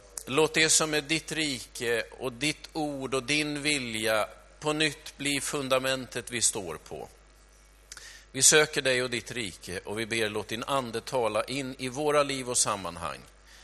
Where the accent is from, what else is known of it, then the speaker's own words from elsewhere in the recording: Stockholm, Stockholm County, Sweden; Ni har ju fattat att jag är stockholmare